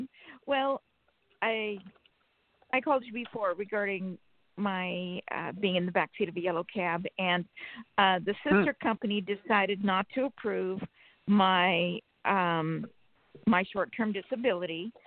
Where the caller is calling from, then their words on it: Sacramento, California, United States; from Sacramento, California.